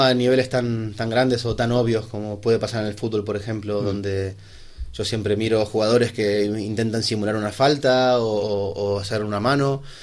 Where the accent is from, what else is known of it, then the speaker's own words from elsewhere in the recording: Argentina; cuando me mudo al pueblo donde vivía yo de pequeño en Argentina